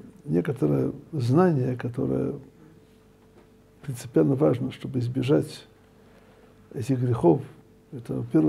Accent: Ukraine; Ну, для меня я из Украины.

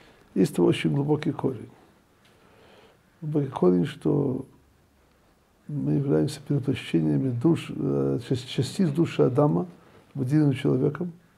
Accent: Ukraine; Ну, для меня я из Украины.

